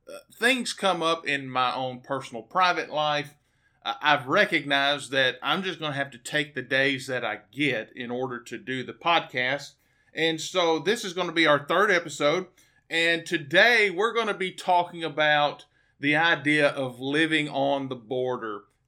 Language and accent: English; Pine Bluff, Arkansas, United States; I'm quickly reminded of, I grew up in Pine Bluff, Arkansas.